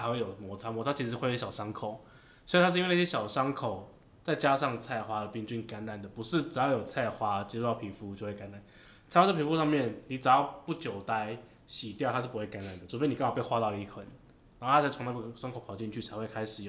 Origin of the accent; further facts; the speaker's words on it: Taiwan; 因为他们知道我们是台湾来的，所以不熟这边的环境